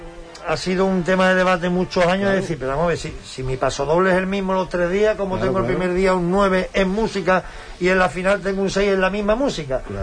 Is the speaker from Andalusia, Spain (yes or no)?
yes; Huelva, Andalusia, Spain; somos muy artibles, somos de Huelva.